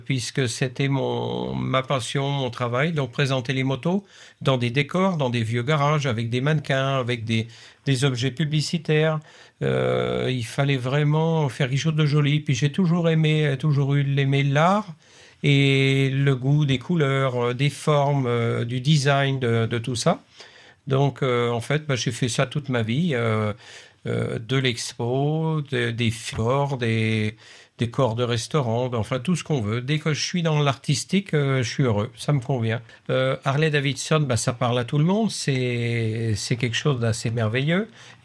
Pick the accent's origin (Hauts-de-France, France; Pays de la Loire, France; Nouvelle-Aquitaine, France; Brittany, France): Pays de la Loire, France; viens d'un milieu agricole, je viens de Cham, je suis né en Mayenne. Donc j'étais fils unique, je suis allé à l'école à Évron, et puis à Torcy-Vivier, en école d'agriculture.